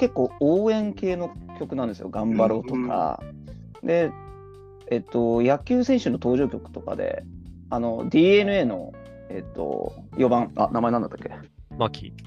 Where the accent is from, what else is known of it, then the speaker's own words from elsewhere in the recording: Hiroshima, Japan; 自分の地元の広島のラジオをちょっと聞くことがあって